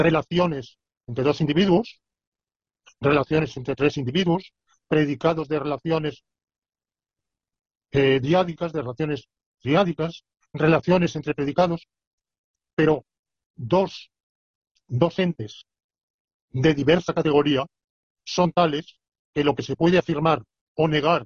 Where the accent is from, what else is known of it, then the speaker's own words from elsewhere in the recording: Alicante, Valencian Community, Spain; Es un tributo a mi ciudad natal, Alicante.